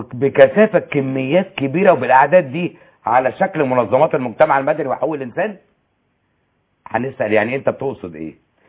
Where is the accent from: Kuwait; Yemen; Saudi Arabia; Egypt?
Egypt; يبقى قبضوا مننا هنا كمصريين